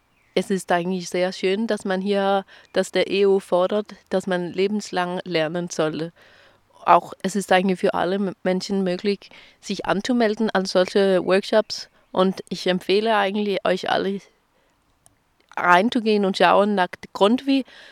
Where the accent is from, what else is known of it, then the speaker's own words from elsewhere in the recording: Denmark; German is a second language; Ich bin ja aus Dänemark.